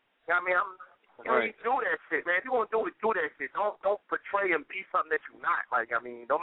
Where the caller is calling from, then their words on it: Philadelphia, Pennsylvania, United States; I'm calling from West Philly.